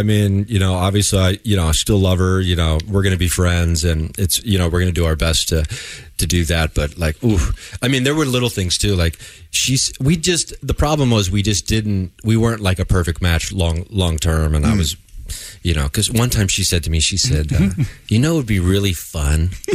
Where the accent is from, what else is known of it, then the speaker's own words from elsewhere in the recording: Dayton, Ohio, United States; I was in my hometown of Dayton.